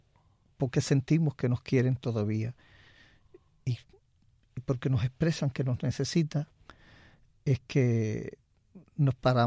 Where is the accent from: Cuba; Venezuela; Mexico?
Cuba; Pilotos, Pinar del Río; born there; Bueno, yo nací en Pilotos, Pinar del Río, uh-huh, un pueblito de campo.